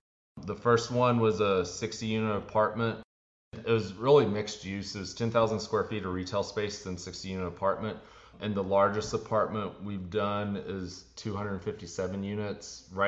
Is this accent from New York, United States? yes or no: no; Texas, United States; I'm from Texas.